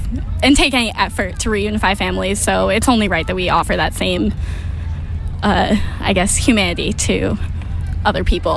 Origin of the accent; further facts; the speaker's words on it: Upton, Massachusetts, United States; I'm from Upton, Massachusetts.